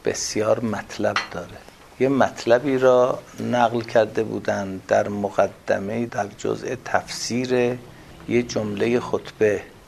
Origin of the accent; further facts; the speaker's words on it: Tork, East Azerbaijan, Iran; 40 سال 40 و چند سال پیش که من رفتم تبریز، گفتن اهل کجا هستی؟ گفتم اهل ترک، که تبریز از اطرافشه.